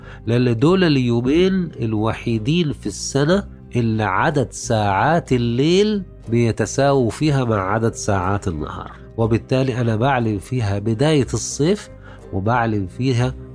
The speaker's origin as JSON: {"language": "Arabic", "country": "Egypt", "said": "إحنا عندنا في مصر أقدم مرصد فلكي على الإطلاق في العالم كله"}